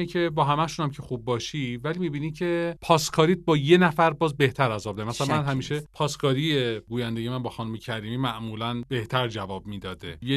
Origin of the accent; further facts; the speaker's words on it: Tehran, Tehran Province, Iran; و مادر من متولد تبریز بودن و مرحوم پدر من خیلی اصرار داشتن که من به عنوان بچه‌ای که در تهران بزرگ شدم، در تهران به دنیا اومدم، حتما این زبان رو بلد باشم.